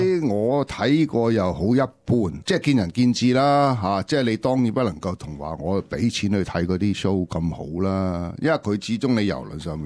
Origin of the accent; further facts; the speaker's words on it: Hong Kong; 我觉得作为香港人咧，就通常嚟讲就会OK 嘅。